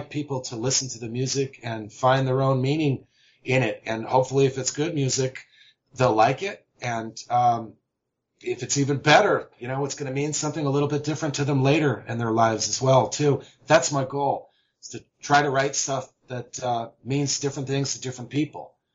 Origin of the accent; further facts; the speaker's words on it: United States; I'm an American citizen. I love my country tremendously